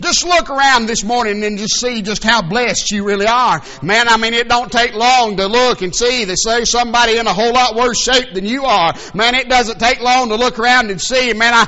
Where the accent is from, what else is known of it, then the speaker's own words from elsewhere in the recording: Georgia, United States; born there; It's not because that I'm a preacher, or not because I was born in North Georgia, or not because I'm a United States citizen and born live in the greatest country in the world.